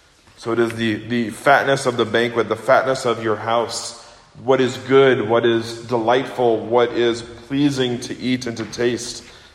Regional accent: Kansas City, United States; also born or lived in Seattle; Growing up in Kansas City, I always had access to and could see and drove across the Missouri River.

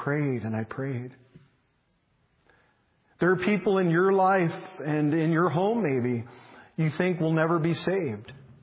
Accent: San Diego, California, United States; I grew up in San Diego, California. I was kicked out of the house at 17. I grew up on the beach.

